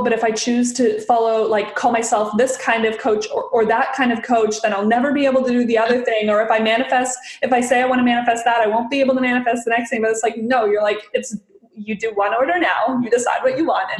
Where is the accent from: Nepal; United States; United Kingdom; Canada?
Canada; So for me, I can stay for 1 year, 6 months being Canadian